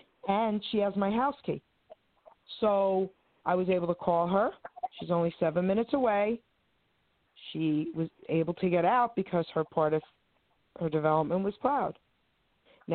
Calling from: New Jersey, United States; I'm calling from New Jersey.

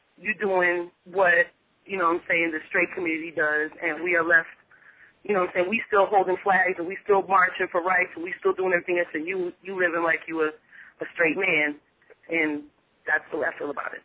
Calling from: Sarasota, Florida, United States; I'm calling from Sarasota, Florida.

